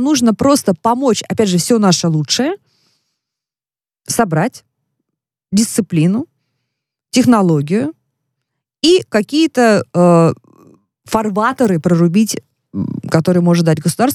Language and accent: Russian; Novosibirsk, Novosibirsk Oblast, Russia; Я родом из Новосибирска, слушатели многие знают. И это третий город страны.